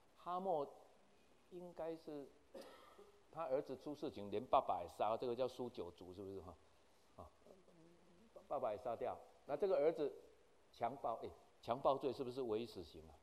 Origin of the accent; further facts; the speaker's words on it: Taiwan; 其实马英九也很残忍嘛，我们台湾人也很残忍嘛